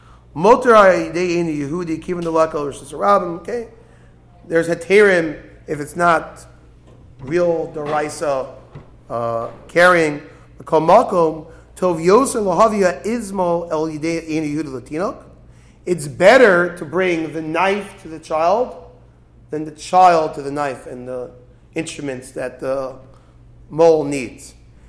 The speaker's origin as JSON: {"language": "English", "town": "Brooklyn", "region": "New York", "country": "United States", "tie": "born or raised there", "said": "I grew up in Brooklyn. Talk about never seeing a bris on Shabbos. You know, bris on Shabbos in Brooklyn only happen in houses because they're not bringing the baby to shul."}